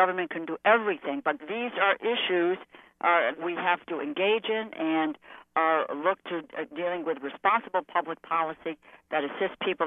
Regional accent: Northeast, United States; I come from the Northeast, a cold winter.

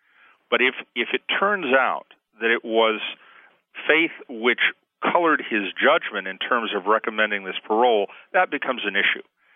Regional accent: California, United States; You got to remember, I'm a Californian. I watched Ronald Reagan do this.

